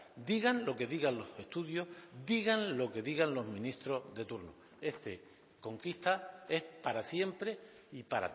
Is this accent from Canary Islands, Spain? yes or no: yes; Canary Islands, Spain; los canarios estamos ya escaldados